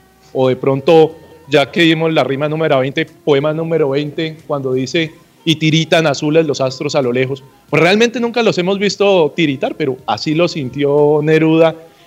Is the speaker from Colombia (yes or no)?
yes; Colombia; en la sociedad como la nuestra, como la colombiana, definitivamente van a aparecer esos temas.